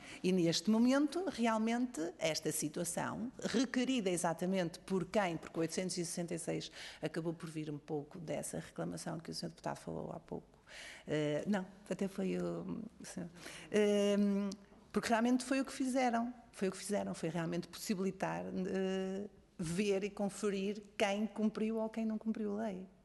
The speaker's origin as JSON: {"language": "Portuguese", "town": "Chaves", "region": "Vila Real", "country": "Portugal", "lives_now": "Braga, Portugal", "said": "Eu sou de Chaves, fiz a minha formação na Universidade do Minho, vivo em Braga"}